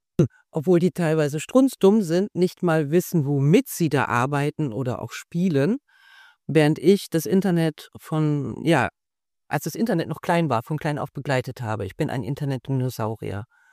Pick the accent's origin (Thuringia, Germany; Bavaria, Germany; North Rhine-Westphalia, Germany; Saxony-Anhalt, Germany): Bavaria, Germany; Munich; now in Switzerland; Da habe ich mich sogar als Münchnerin doch noch mehr als einmal umgeblickt